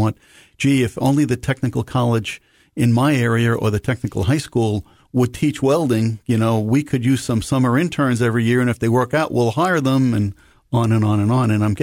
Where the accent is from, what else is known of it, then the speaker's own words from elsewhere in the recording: New York City, New York, United States; But, I grew up in New York City.